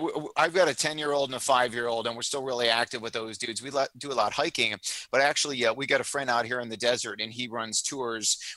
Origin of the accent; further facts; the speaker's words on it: Chicago, Illinois, United States; you know, and I'm originally from Chicago